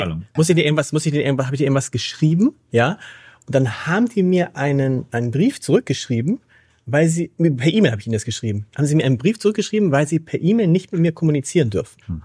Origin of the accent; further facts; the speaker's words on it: Germany; Also, das ist, so sind wir Deutsche.